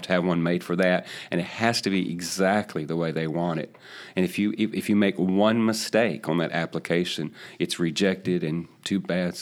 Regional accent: Tennessee, United States; in my home state of Tennessee

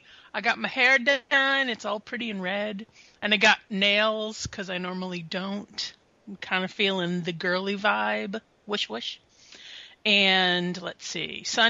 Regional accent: Boston, Massachusetts, United States; I'm Italian. I'm from Boston. Tis in my blood.

